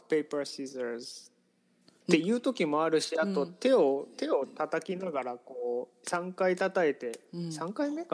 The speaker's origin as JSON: {"language": "Japanese", "region": "Saitama", "country": "Japan", "tie": "born or raised there", "said": "あのうち僕はその埼玉育ちで"}